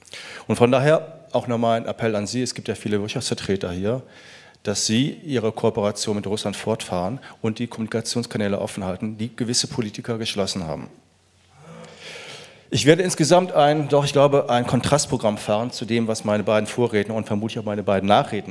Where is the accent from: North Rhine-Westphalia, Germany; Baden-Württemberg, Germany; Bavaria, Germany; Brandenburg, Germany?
North Rhine-Westphalia, Germany; Ich selber bin Westlinker, ich komme aus dem Bundesland, wie Herr Clement, aus dem schönen Nordrhein-Westfalen.